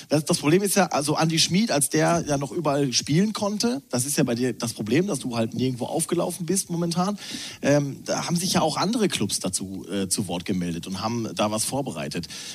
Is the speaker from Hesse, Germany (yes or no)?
no; North Rhine-Westphalia, Germany; da, wo ich aufgewachsen bin, im Ruhrpott